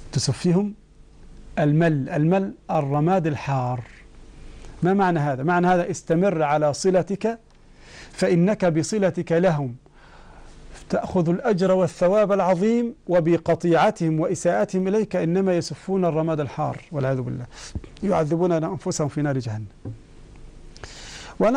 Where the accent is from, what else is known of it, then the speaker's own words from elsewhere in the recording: Egypt; المهر عندنا في مصر اسمه القائمة